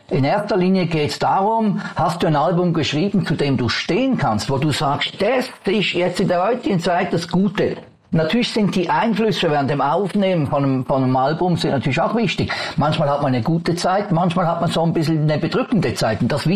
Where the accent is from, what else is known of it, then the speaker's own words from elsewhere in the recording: Switzerland; wir sind Schweizer